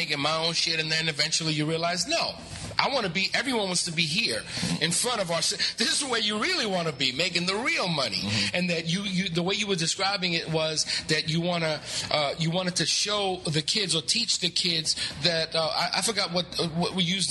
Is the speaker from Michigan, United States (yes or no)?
no; The Bronx, New York, United States; I from the East Coast, growing up in the Bronx